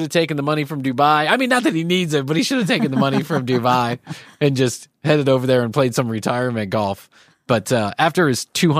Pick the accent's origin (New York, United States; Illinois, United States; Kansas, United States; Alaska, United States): Illinois, United States; Chicago; I grew up in Chicago.